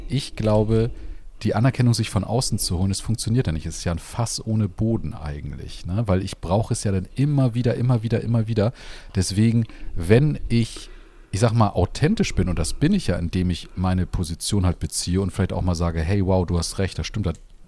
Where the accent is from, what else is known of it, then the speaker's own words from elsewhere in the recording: Hamburg, Germany; ich komme ja aus Hamburg